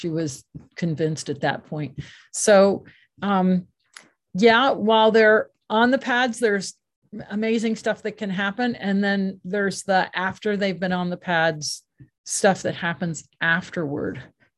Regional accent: Scotland, United Kingdom; I'm very Scottish and I push back.

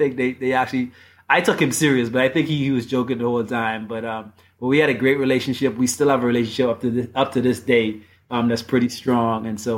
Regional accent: Bahamas; growing up in the Bahamas, where we don't play baseball in the high school. So I kind of grew up playing fast pitch softball in the Bahamas

